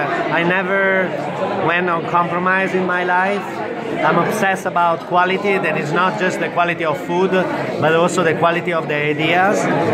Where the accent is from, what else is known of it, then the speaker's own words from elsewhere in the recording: Modena, Emilia-Romagna, Italy; I'm from Modena, Emilia Romagna.